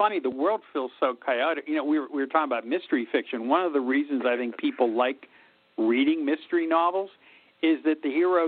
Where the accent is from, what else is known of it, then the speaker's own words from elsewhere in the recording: Pittsburgh, Pennsylvania, United States; I chose Pittsburgh because it's my hometown and because I love it and because it's gone through such a renaissance in the last 30 years.